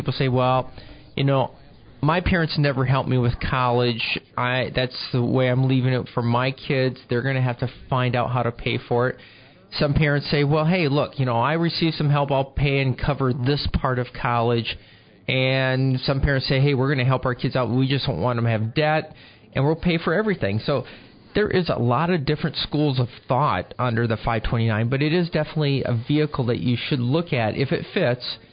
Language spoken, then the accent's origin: English; Iowa, United States; like where I grew up in Iowa, people would have farmland.